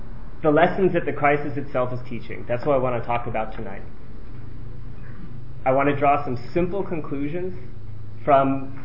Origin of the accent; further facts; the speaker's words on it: California, United States; I'm actually from California. It's nice to be able to do politics in my own state.